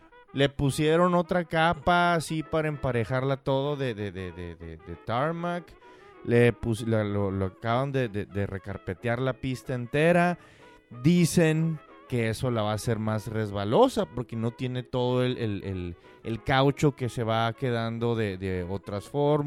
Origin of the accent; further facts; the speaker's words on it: Mexico; como mexicanos, después de haber ganado la Copa de Oro